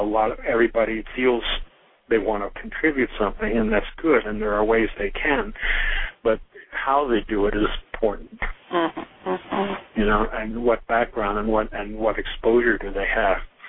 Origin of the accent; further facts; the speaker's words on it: Pennsylvania, United States; I grew up in Pennsylvania, and I'm very familiar with the Amish or Pennsylvania Dutch, you know, whatever you call them.